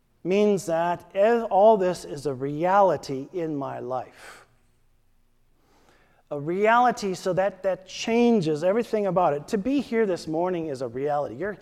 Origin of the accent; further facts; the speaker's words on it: Wisconsin, United States; Some of you know that I'm from Wisconsin.